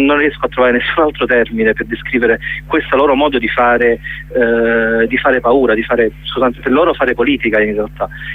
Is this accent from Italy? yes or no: yes; Naples, Campania, Italy; per noi che siamo napoletani e quindi comunque fieri di essere del Sud Italia